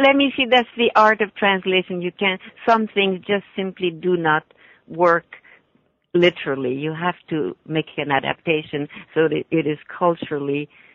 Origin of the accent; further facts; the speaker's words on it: Paris, Île-de-France, France; born there; English is a second language; I was born in Paris, yes.